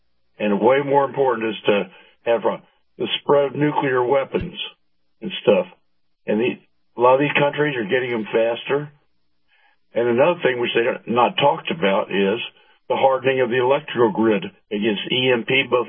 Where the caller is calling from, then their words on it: Clearwater, Florida, United States; from Clearwater.